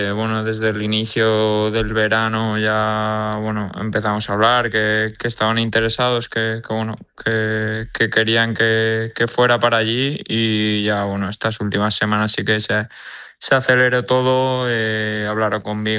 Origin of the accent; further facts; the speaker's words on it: San Sebastián, Basque Country, Spain; born there; Sí, yo nací en Donostia, sí.